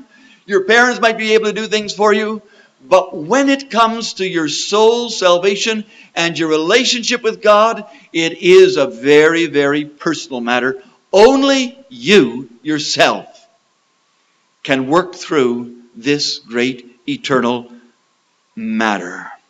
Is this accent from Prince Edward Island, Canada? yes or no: yes; Prince Edward Island, Canada; I'm from Prince Edward Island.